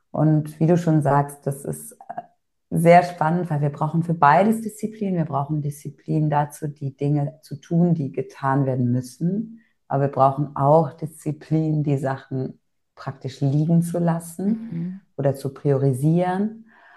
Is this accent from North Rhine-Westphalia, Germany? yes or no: yes; North Rhine-Westphalia, Germany; wo ich herkomme. Nordrhein-Westfalen, Sauerland, Eifel.